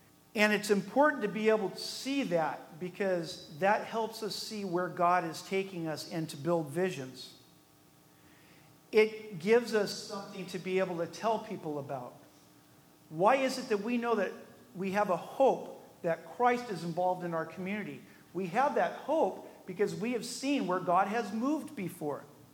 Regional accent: Paso Robles, California, United States; When I grew up in Paso Robles, we had a 40-acre parcel.

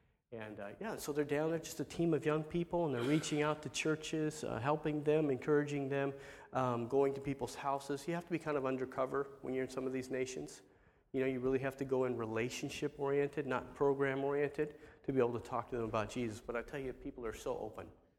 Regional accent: United States; somebody like me who's, you know, I grew up in America, but somebody from their own nation coming to them

